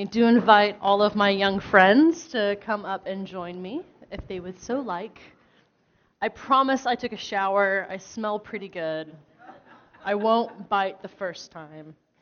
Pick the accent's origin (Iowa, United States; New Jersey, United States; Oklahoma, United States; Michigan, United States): Oklahoma, United States; Some of you may not know this about me, but I grew up in Oklahoma.